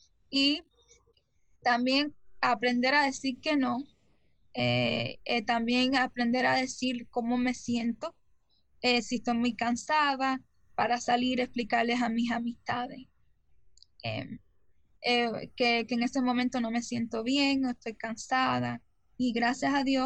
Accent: Cuba; por lo menos de donde yo soy, como cubana, todo le hacen risa

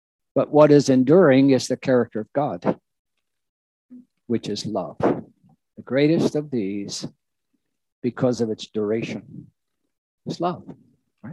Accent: New Jersey, United States; Now, I'm from New Jersey, so we only live in hope vicariously.

